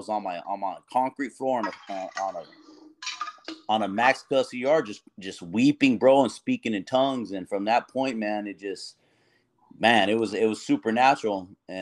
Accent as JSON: {"language": "English", "town": "Chandler", "region": "Arizona", "country": "United States", "tie": "born or raised there", "said": "Well, so I grew up in Chandler, and then, you know, I grew up in the streets, come from a drug addict mother. My dad was from Mexico."}